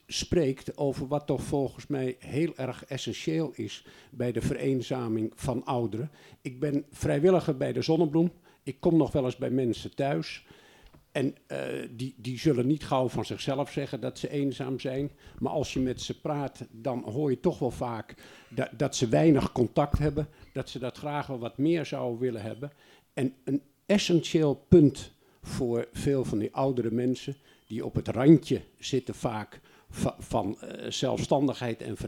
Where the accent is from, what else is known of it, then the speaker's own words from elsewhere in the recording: Eemnes, Utrecht, Netherlands; Ik ben een indringer, want ik kom uit Eemnes.